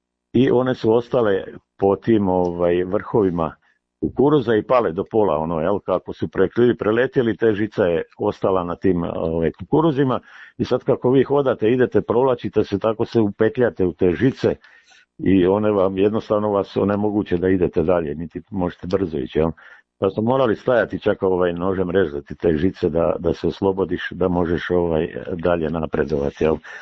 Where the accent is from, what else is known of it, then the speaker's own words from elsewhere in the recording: Slavonia, Croatia; Za razliku kod nas u Slavoniji, gdje kad padne projektil granata, kad padne u zemlju, ona djeluje uglavnom u zemlju unutra